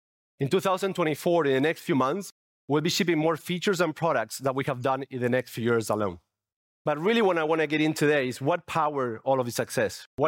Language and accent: English; Argentina; English is a second language; As you can see for my subtle accent, I'm not from the UK, I'm from Argentina.